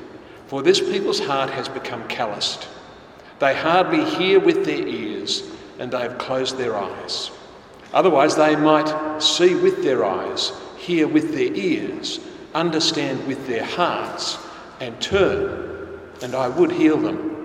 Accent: Vanuatu; born there; I was born in Vanuatu in the Pacific on the 8th of December 1956.

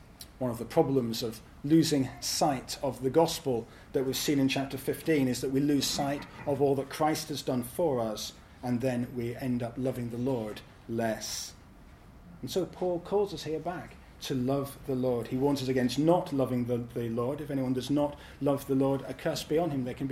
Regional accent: Scotland, United Kingdom; I'm from Scotland.

